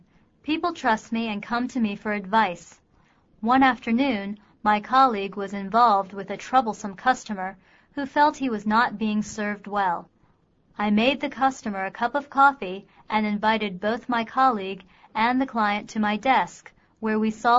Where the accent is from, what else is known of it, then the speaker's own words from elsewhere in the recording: Beijing, China; I was born and raised in Beijing. I attended Peking University and received my bachelor's degree in economics. I have worked for 2 years as a financial consultant in Beijing for China Pacific Insurance Company